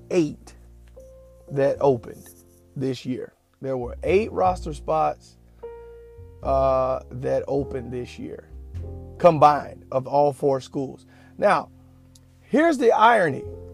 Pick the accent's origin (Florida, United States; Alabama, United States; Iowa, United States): Florida, United States; Jacksonville; So, I grew up in Jacksonville, Florida, beautiful Jacksonville, Florida, and we played summer ball at Mandarin High School.